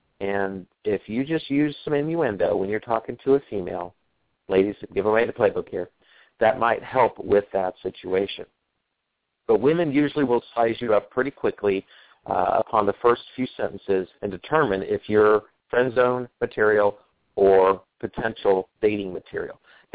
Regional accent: East Coast, United States; I'm from the East Coast

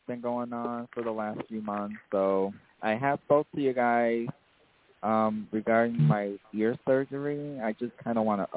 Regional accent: New Britain, Connecticut, United States; born there; now in Bristol, United States; I was born in New Britain, Connecticut.

